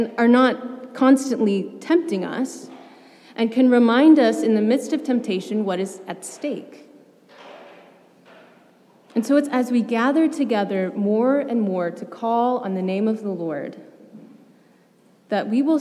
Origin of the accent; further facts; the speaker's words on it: Indianapolis, Indiana, United States; And now, I grew up in Indianapolis.